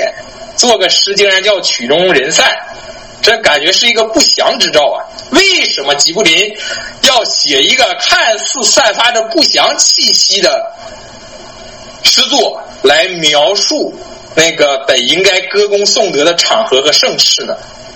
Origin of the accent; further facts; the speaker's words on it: China; 但是我们中国人都常有一句话说